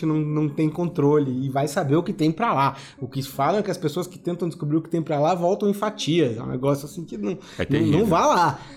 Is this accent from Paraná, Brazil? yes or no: yes; Curitiba, Paraná, Brazil; born there; Eu sou cartesiano, que eu não nasci aqui, nasci lá, em Curitiba.